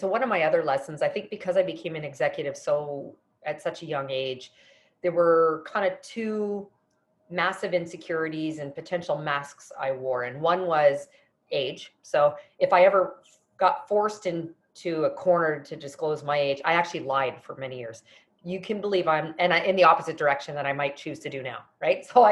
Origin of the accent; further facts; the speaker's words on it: Canada; I'm originally, you might hear it in the accent, I'm actually originally from Canada